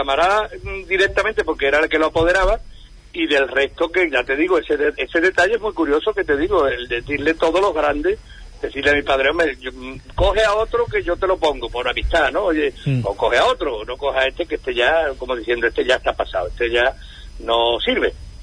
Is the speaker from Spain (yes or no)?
yes; Jerez de la Frontera, Andalusia, Spain; Lógicamente si te hablo de Jerez, que mi tierra